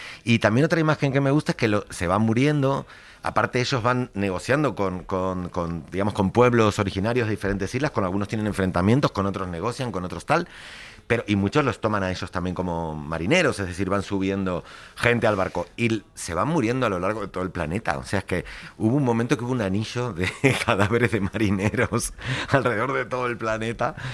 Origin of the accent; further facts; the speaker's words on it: Argentina; A mí lo que me alucinaba era que hubieran pasado por donde yo vivía. Entonces, claro, yo como argentino.